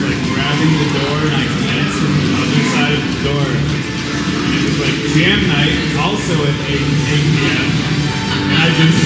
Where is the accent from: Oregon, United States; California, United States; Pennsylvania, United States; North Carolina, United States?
Pennsylvania, United States; Pittsburgh; I am, but like I never like explored the town.